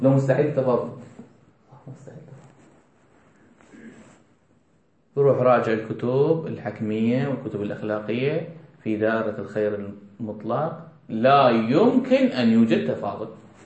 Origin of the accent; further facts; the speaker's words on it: Iraq; حرس الجمهوري عندنا بالعراق